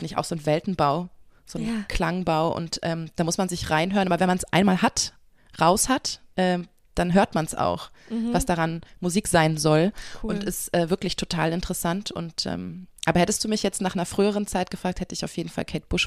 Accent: West Germany, Germany; bei Berlin denke ich dann eher so als Wessi total an die Currywurst

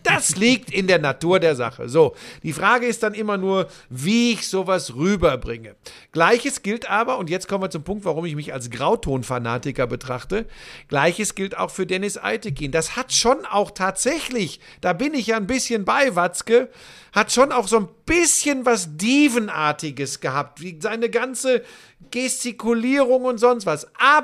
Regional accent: North Rhine-Westphalia, Germany; ich bin ein Kind des Ruhrgebiets.

